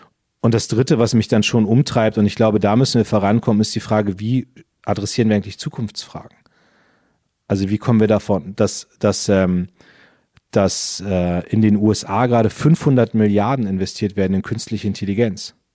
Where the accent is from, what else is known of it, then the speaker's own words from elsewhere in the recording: Northern Germany, Germany; was für mich als Norddeutscher sehr spannend war